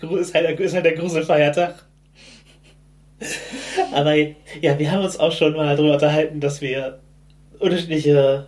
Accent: Germany; ich bin halt im Hamburger Speckgürtel aufgewachsen, wo ich durchaus mehr Kontakt mit Schwarzen und People of Color hatte.

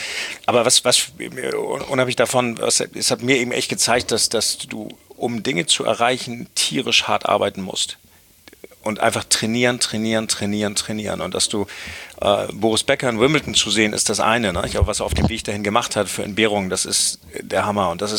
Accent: Hamburg, Germany; Ich bin in Hamburg aufgewachsen

